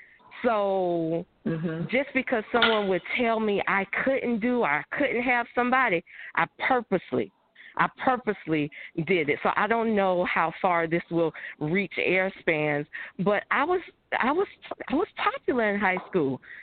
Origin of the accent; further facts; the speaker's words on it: Florence, South Carolina, United States; moved away as an adult; Now, keep in mind, I came from Florence, South Carolina, where, you know, Charlotte was big city for us